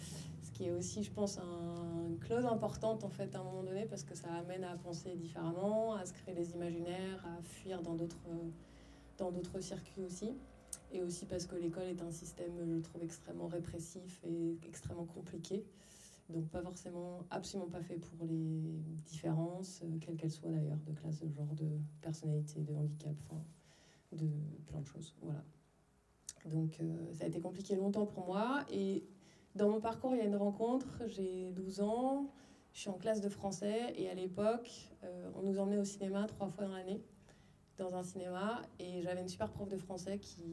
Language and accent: French; Pays de la Loire, France; J'ai grandi en Pays de la Loire, dans un petit village de 1500 habitants. Je viens d'une famille qui n'a rien à voir avec la création, mais vraiment rien. Mon père est transfuge de classe, donc il est issu d'une classe populaire.